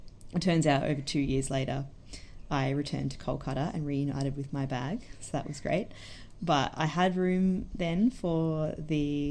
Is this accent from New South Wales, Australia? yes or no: no; Geelong, Victoria, Australia; it just brings me so much joy when I see someone in my hometown, Geelong, using one of the bags